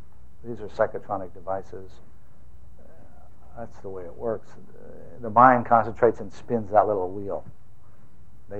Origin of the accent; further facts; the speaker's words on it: Fort Huachuca, Arizona, United States; the head of which is near my hometown, down in Fort Huachuca, Arizona.